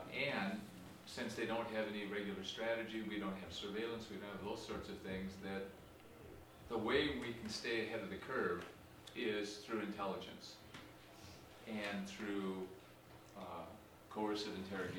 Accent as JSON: {"language": "English", "town": "Minneapolis", "region": "Minnesota", "country": "United States", "said": "I'm from Minneapolis. I'm a retired lawyer."}